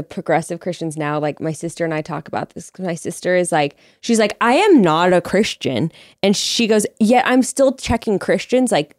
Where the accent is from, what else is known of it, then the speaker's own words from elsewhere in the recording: Fresno, California, United States; I'm from Fresno.